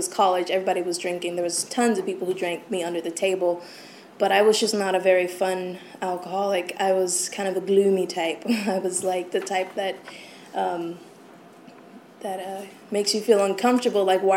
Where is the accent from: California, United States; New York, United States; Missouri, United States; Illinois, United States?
California, United States; Long Beach; So I grew up in Long Beach, California, in an alcoholic family.